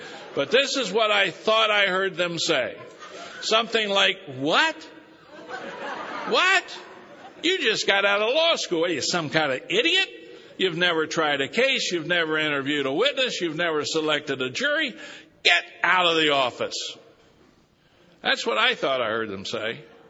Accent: Hagerstown, Maryland, United States; I went back to my hometown of Hagerstown to practice law.

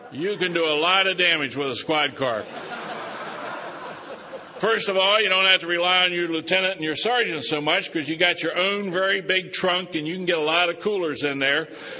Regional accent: Hagerstown, Maryland, United States; I went back to my hometown of Hagerstown to practice law.

